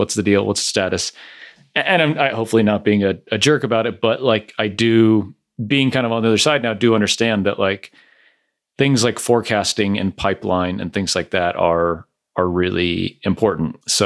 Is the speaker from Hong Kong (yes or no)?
no; Florida, United States; growing up in Florida, it's like, oh my gosh, it's 60 degrees.